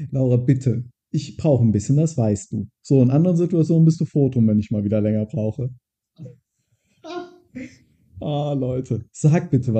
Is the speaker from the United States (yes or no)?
yes; United States; ich als Amerikaner